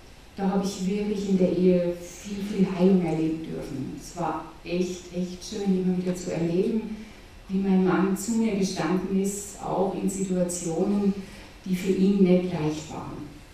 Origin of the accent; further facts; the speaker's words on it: Germany; now in Austria; als Deutsche in Österreich ist das noch ein bisschen schwieriger